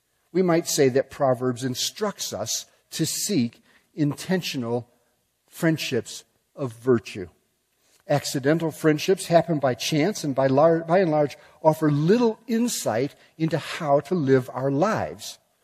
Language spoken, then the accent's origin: English; Chicago, Illinois, United States; moved away; I grew up in the suburbs of Chicago, and I was a Bears fan.